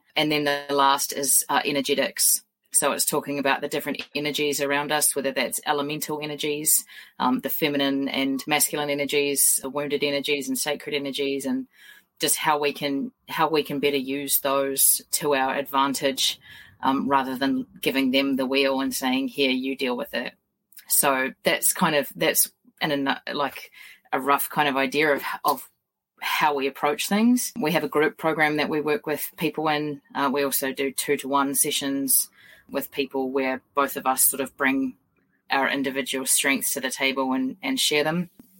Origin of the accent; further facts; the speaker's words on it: New Zealand; I'm a New Zealander